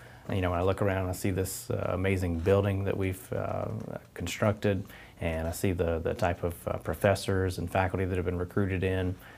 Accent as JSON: {"language": "English", "town": "Perry", "region": "Florida", "country": "United States", "tie": "born or raised there", "said": "One is in my hometown of Perry, Florida"}